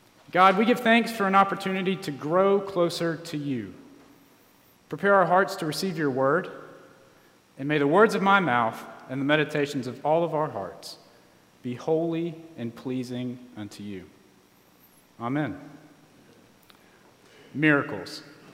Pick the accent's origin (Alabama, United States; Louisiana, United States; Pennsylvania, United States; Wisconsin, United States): Alabama, United States; Birmingham; now in Dallas, United States; I'm from Birmingham, Alabama, so I'm used to experiencing all four of the seasons. And as I've been in Dallas the past year